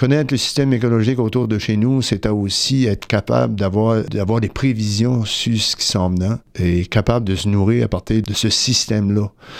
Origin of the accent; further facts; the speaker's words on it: Grande-Entrée, Quebec, Canada; Disons que je suis né à Grande-Entrée entre deux baies et la main du côté du nord et la main du côté du sud.